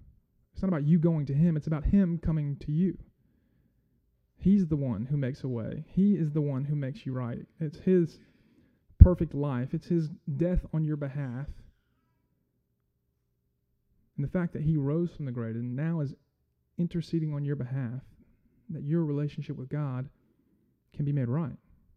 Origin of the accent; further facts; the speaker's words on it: Jackson, Mississippi, United States; now in Corinth, United States; I love Corinth. I'm from Jackson. I love Corinth. I'd prefer to live here over Jackson.